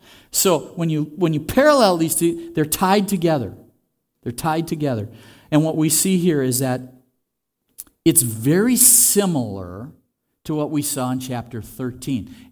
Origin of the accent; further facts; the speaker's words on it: Luxembourg; when I was growing up in Luxembourg